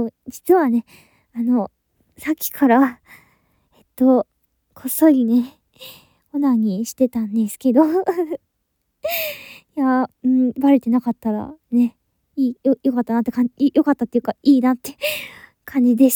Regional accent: Kanto, Japan; 出身地は、関東の方です。関東って言っても、結構、田舎の方なんで、東京とかね、憧れなんですけどね。

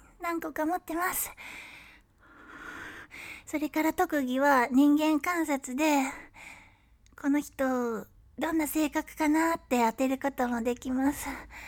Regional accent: Kyushu, Japan; 私の出身は九州です。九州は美味しい食べ物もたくさんあるし

